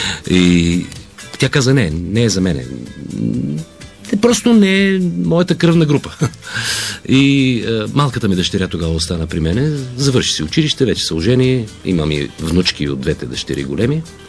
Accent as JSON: {"language": "Bulgarian", "town": "Sofia", "region": "Sofia City", "country": "Bulgaria", "tie": "born or raised there", "said": "Родом съм от София, но по бащина линия рода ми е от Орешака, Троянския манастир. По майчина от Враца, Добролево. Аз съм роден в София."}